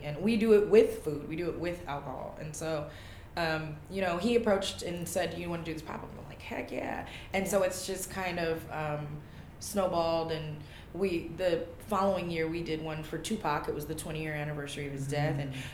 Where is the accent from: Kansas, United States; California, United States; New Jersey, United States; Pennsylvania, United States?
California, United States; Fresno; growing up in Fresno, you know, I'm from here.